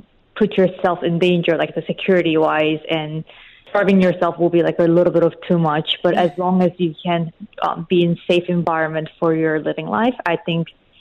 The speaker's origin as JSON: {"language": "English", "town": "Kansas City", "region": "Missouri", "country": "United States", "tie": "born or raised there", "also_born_or_lived": "South Korea", "said": "I was born in South Korea, and then I grew up in Kansas City, where it's, you know, middle of nowhere."}